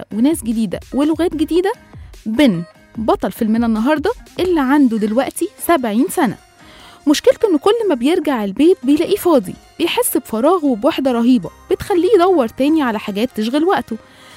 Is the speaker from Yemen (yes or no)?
no; Egypt; أمريكا الحياة فيها مش زي عندنا، مختلفة شوية عن حياتنا كمصريين وكعرب